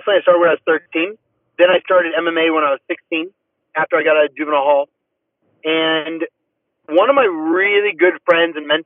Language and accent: English; Cupertino, California, United States; So, I grew up in Cupertino, California, Northern California, San Jose, San Francisco area. Super blessed to grow up in that area.